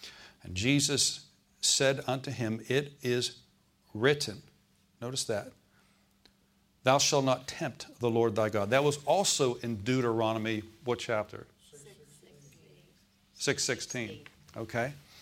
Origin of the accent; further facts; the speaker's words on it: Pittsburgh, Pennsylvania, United States; I thought, well, I'm from Pittsburgh, I'll watch it, you know.